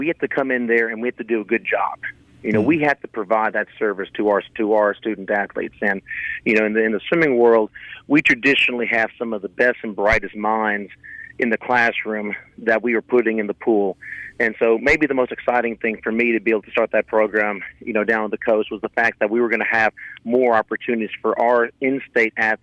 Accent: Thibodaux, Louisiana, United States; born there; I was born in Thibodaux, Louisiana, down the bayou.

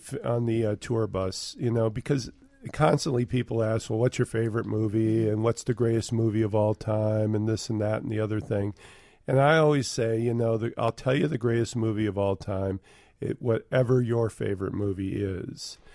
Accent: Michigan City, Indiana, United States; And I was in the Chicago market. I grew up in Michigan City, Indiana.

